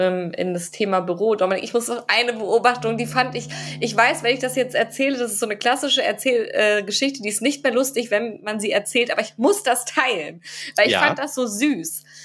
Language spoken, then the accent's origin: German; Münster, North Rhine-Westphalia, Germany; born there; ich bin geboren in Münster.